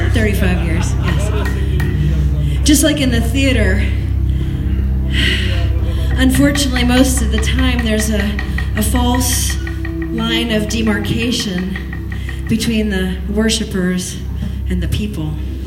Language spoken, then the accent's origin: English; Massachusetts, United States; That's why I'm here from Massachusetts, because you guys are smashing it up.